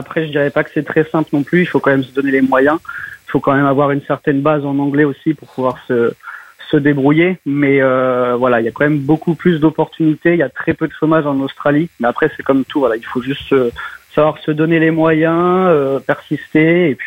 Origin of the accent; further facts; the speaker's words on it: Blois, Centre-Val de Loire, France; je viens du Loir-et-Cher, je viens de la ville de Blois.